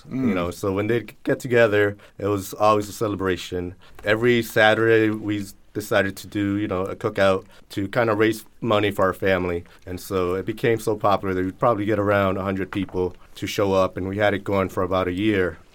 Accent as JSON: {"language": "English", "region": "California", "country": "United States", "tie": "born or raised there", "said": "So I grew up, I was born and raised in California."}